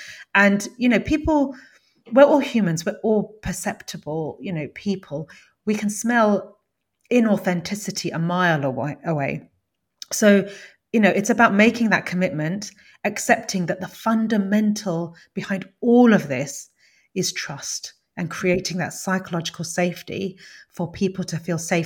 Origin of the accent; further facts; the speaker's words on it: United Kingdom; in none of them did I feel I could show up as British Indian woman who was the carer for an autistic child.